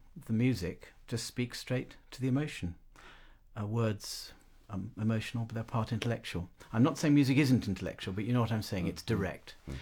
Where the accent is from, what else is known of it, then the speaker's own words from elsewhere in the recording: South East England, United Kingdom; And the village I grew up in Kent on Romney Marsh, had all sorts of relics of that period.